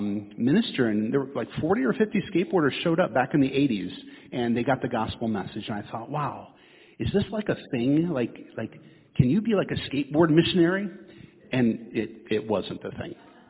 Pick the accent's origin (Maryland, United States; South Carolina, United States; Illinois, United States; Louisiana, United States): Illinois, United States; Chicago; I'm from Chicago, and I remember growing up as a skateboarder and playing other sports too, but as a skateboarder, I found my people.